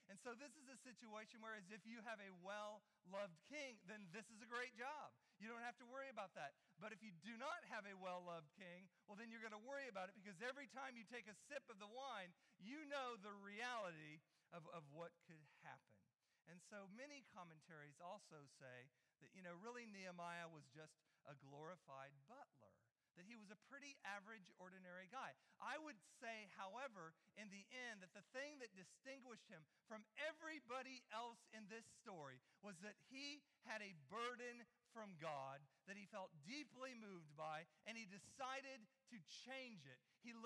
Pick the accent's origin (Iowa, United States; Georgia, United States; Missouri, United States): Iowa, United States; Newton; I grew up in Newton, Iowa. What a great place to grow up. Home of the main Maytag company.